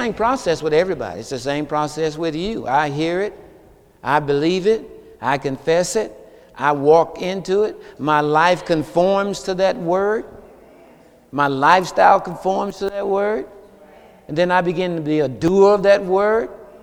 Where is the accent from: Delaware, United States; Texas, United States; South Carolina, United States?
South Carolina, United States; Seneca; over there on Perry Hill where I was raised in Seneca, South Carolina